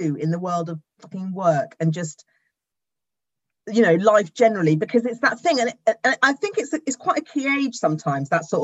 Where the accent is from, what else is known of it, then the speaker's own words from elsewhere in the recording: Cardiff, Wales, United Kingdom; So I was born in Cardiff, lived there till I was 10, in children's homes, and then got fostered out sort of 11, 12 to a terrible, terrible placement, terrible.